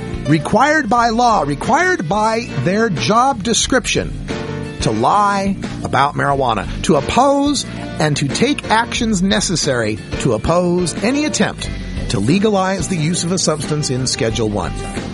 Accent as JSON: {"language": "English", "region": "Idaho", "country": "United States", "said": "a young lady who wrote in from Idaho Falls, Idaho, my home state of Idaho"}